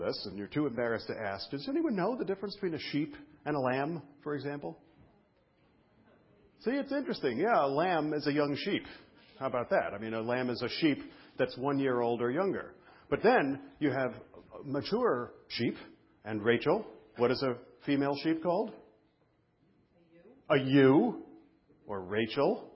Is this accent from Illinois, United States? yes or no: no; Brooklyn, New York, United States; But I'm from Brooklyn. What do I know from sheep?